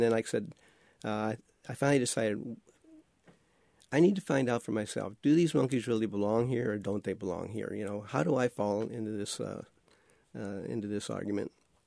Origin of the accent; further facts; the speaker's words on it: Iowa, United States; I'm actually from Iowa.